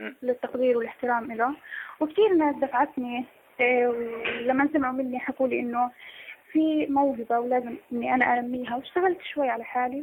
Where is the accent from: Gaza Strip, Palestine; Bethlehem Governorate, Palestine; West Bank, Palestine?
Gaza Strip, Palestine; Gaza; ممكن في شاعر عندنا بغزة